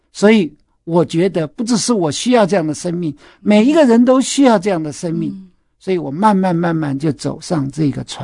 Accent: Taiwan; also born or lived in China; 以后呢，我10岁来到台湾，那我是一个很普通的人

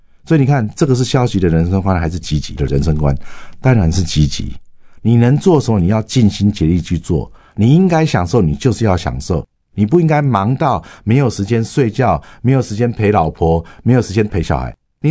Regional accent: Taiwan; 可是因为我是台湾来的

